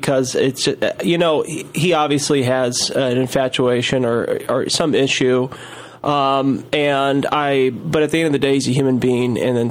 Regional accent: St. Louis, Missouri, United States; Yeah, so I'm from St. Louis, and I had season tickets, even though I lived up here for my first year up here.

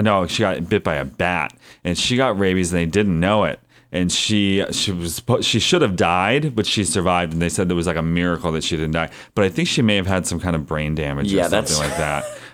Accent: Erie, Pennsylvania, United States; I was at a diner in my hometown of Erie, Pennsylvania

